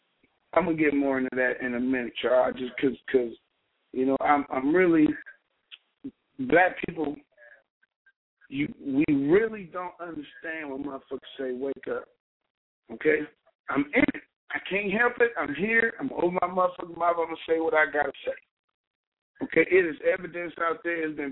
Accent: Cleveland, Ohio, United States; I'm straight from Cleveland, Ohio, broadcasting live from my studio

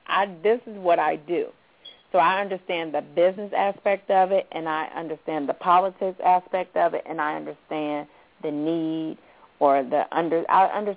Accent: Midwest, United States; I was just about to say Midwest, and I'm from the Midwest.

